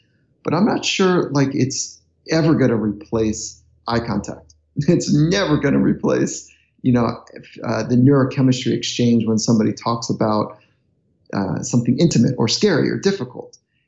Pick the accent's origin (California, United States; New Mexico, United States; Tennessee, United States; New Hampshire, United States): California, United States; And then I didn't have a tribal thing in early days growing up in California.